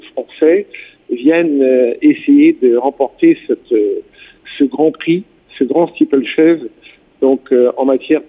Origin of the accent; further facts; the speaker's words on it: Corlay, Brittany, France; Quand je vais assez loin de mon territoire et que je dis que je suis de Corlay